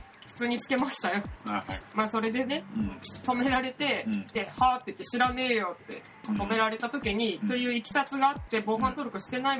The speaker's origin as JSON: {"language": "Japanese", "town": "Shibata", "region": "Niigata", "country": "Japan", "tie": "born or raised there", "said": "私の地元の新潟県新発田市のって"}